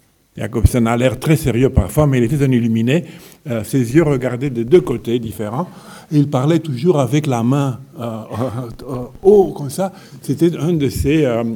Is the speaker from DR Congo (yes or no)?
no; Bucharest, Romania; à la fin des années 50, à Bucarest, à ma ville natale.